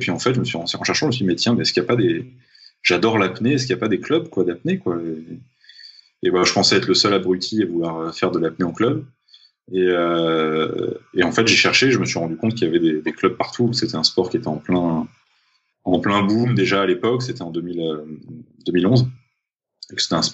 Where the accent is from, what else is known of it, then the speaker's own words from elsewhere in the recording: Paris, Île-de-France, France; also born or lived in Nice; Moi, je suis un enfant parisien. J'ai grandi à Paris, même si je suis né à Nice. Donc, j'ai grandi à Paris toute ma vie.